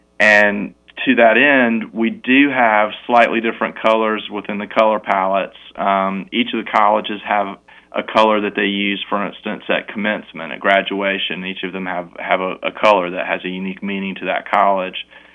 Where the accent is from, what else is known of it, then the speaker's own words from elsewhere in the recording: Augusta, Georgia, United States; I grew up in Augusta, and I went to Augusta College and graduated from Augusta State University.